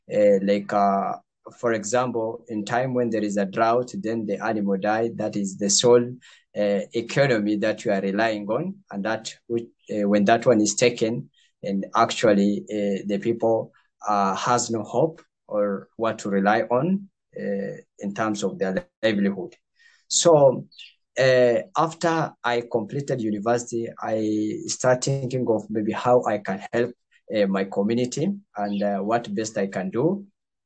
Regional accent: Kenya; English is a second language; I'm from Kenya. I live in the part of northern Kenya.

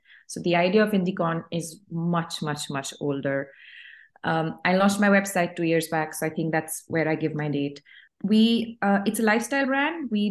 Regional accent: India; now in Brussels, Belgium; I'm actually Indian. I have been living in Brussels for the past 8 years now. I've been living in Brussels for the past 8 years.

